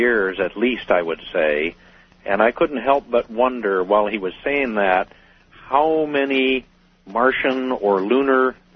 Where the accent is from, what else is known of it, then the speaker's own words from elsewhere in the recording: New England, United States; I'm still shivering, and I'm from New England